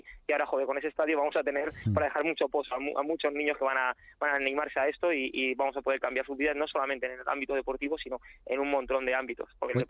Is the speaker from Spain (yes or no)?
yes; Madrid, Community of Madrid, Spain; siendo yo madrileño